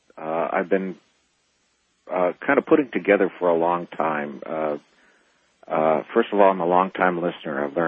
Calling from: Phoenix, Arizona, United States; I'm calling from Phoenix.

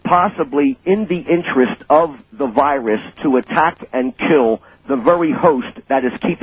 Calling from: Oakland, New Jersey, United States; I'm calling from Oakland, New Jersey.

